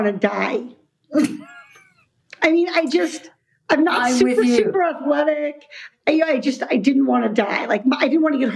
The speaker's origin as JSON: {"language": "English", "region": "Iowa", "country": "United States", "tie": "born or raised there", "said": "I grew up in Iowa, far from the ocean."}